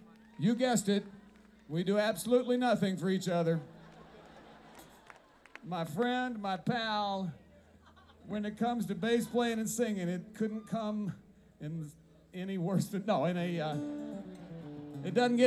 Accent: Toronto, Ontario, Canada; I was originally from Toronto.

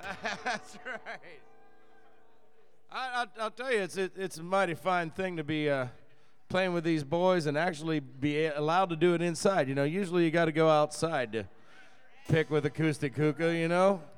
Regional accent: Pittsburgh, Pennsylvania, United States; I grew up in Pittsburgh, you know, so, you know, you gotta keep all that stuff going.

